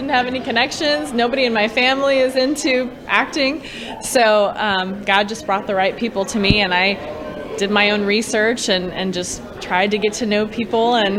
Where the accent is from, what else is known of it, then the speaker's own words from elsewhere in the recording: St. Louis, Missouri, United States; now in Florida, United States; And then I'm from St. Louis, Missouri. So when I moved to Florida, then I really got into film.